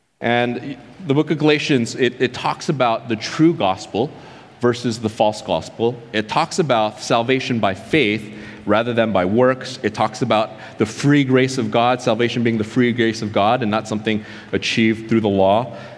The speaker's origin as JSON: {"language": "English", "country": "South Korea", "said": "You know, that means Koreans like me, or Americans like Mitch. Actually, I'm American as well."}